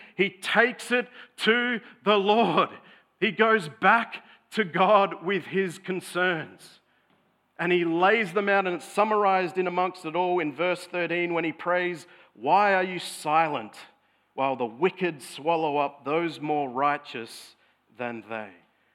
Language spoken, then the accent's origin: English; Australia; You know, particularly as an Aussie male, seeing someone else emote, it feels uncomfortable.